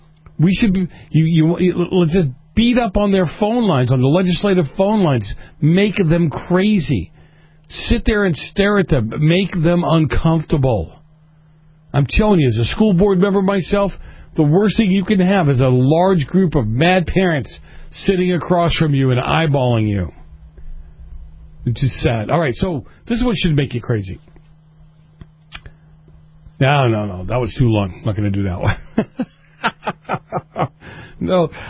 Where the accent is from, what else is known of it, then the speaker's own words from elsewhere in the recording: Boston, Massachusetts, United States; I grew up in Boston, and I've got relatives in Albany.